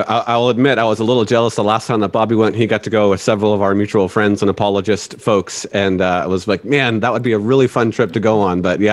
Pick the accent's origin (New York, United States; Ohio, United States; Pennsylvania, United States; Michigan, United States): Pennsylvania, United States; Erie; growing up in Erie, Pennsylvania, we were on the lake a lot.